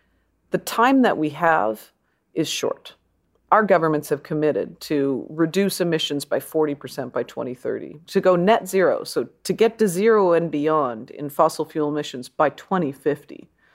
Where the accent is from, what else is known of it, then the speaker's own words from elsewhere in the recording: Canada; But as a Canadian, I love that story